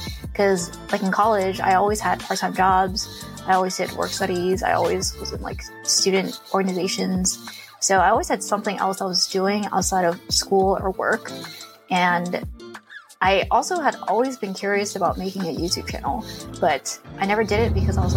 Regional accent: Philadelphia, Pennsylvania, United States; No, I'm from Philly.

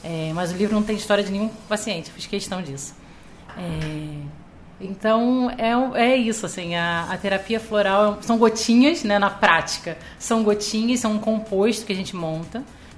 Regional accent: Rio de Janeiro, Brazil; born there; Sou carioca de nascimento, sou ilhense de coração.

